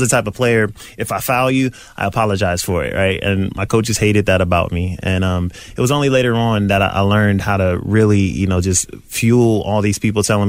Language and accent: English; Columbus, Ohio, United States; Columbus, Ohio, born and raised.